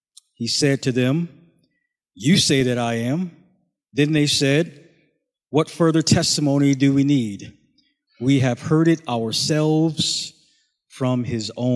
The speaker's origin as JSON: {"language": "English", "town": "Buffalo", "region": "New York", "country": "United States", "tie": "born or raised there", "said": "I grew up in Buffalo, and one of my best friends growing up was a boy"}